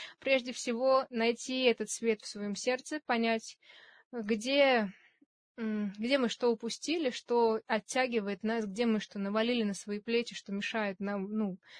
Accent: Russia; born there; я не знаю, я родилась в России, мне там 25 лет.

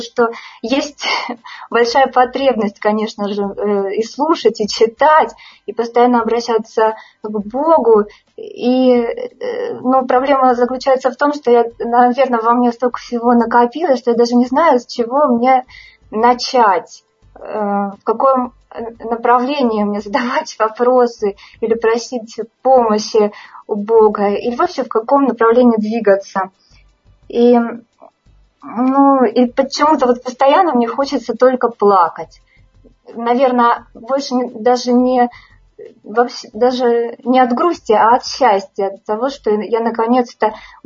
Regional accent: Moscow, Russia; я из Москвы.

